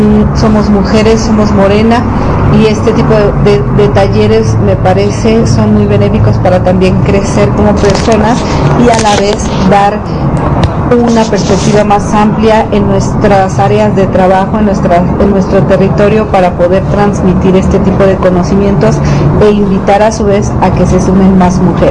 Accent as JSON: {"language": "Spanish", "town": "Iztacalco", "region": "Mexico City", "country": "Mexico", "said": "soy de Iztacalco."}